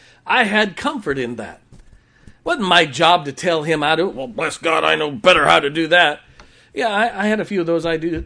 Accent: Ohio, United States; I grew up in Ohio.

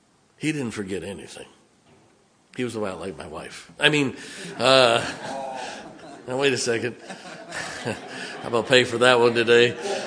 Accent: Ohio, United States; When I grew up in Ohio, I got saved at the Great Canton Baptist Temple.

